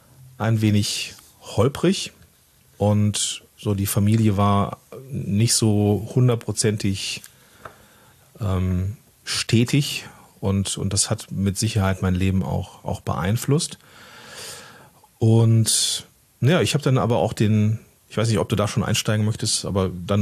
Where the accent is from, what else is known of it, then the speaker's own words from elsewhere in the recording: Moers, North Rhine-Westphalia, Germany; born there; Ich bin geboren worden in Moers am Niederrhein, einem Zweistromland. Niederrhein und also Rhein und Ruhr, das ist so meine Hood. Und geboren Anfang der 80er Jahre, 1981 im April